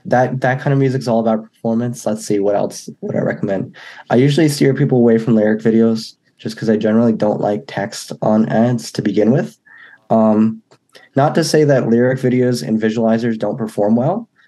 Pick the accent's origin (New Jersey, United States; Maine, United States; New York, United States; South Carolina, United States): New York, United States; we went to an abandoned factory near my house where I grew up in New York.